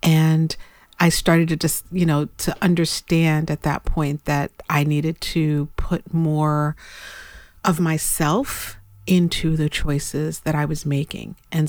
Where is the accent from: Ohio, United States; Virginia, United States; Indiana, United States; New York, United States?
New York, United States; Brooklyn; I was raised in Brooklyn by a Haitian father and a Puerto Rican mother. And being first generation, you know